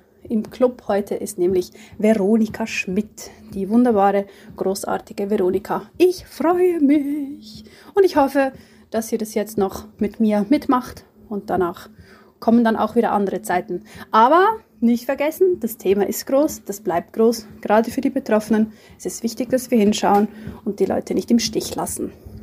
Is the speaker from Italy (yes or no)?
no; Switzerland; das betrifft uns Schweizerinnen auch und eben halt auch nicht so knapp. Und weil ich ja aus einer freikirchlichen Prägung komme